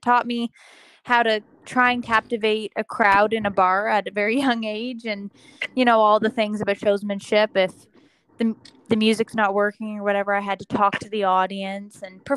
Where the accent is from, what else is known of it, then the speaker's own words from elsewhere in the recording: Kingston, Ontario, Canada; I am a Canadian singer-songwriter. I have been trying to make it into this industry for over 10 years, starting in my hometown of Kingston, Ontario.